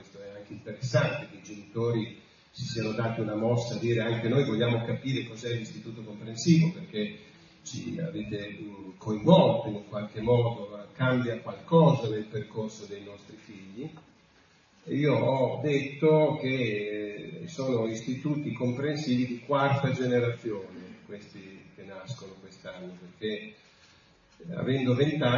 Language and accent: Italian; Forlì, Emilia-Romagna, Italy; Io vengo da Forlì